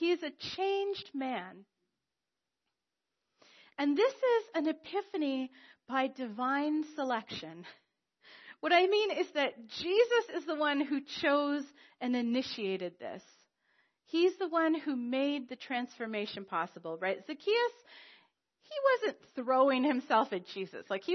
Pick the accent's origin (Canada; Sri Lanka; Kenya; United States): Canada; Because we're Canadian.